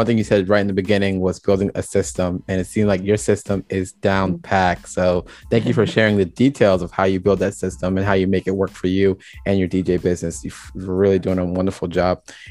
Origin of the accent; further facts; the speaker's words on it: Jamaica; Like I said, I'm Jamaican, and this is an amazing story